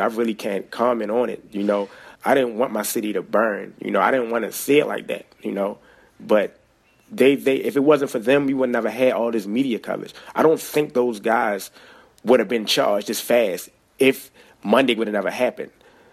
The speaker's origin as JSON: {"language": "English", "town": "Baltimore", "region": "Maryland", "country": "United States", "said": "You know, I'm from Baltimore. You know, I travel to New York a lot just to get my name out there even more."}